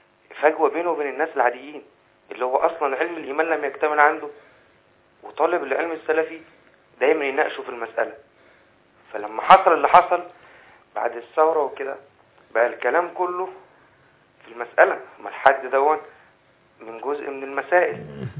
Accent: Egypt; المنهج السلفي عندنا في مصر، وانا اشرف ان انا انتمي له بشكل او باخر.

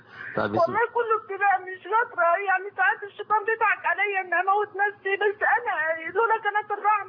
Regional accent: Gharbia, Egypt; خاصة أن حضرتك من الغربية وأنا من الغربية

